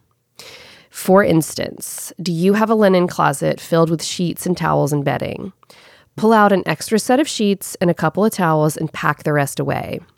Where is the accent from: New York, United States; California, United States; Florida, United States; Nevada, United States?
Florida, United States; Pensacola; I moved back to my hometown of Pensacola, Florida, a place that's held my heart since I was a little girl.